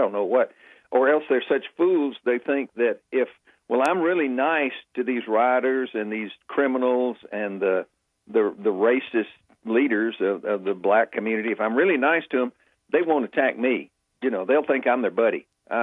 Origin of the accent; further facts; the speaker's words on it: Nashville, Tennessee, United States; I grew up in Nashville, lived here my whole life. And Nashville, Tennessee, used to be a nice city to live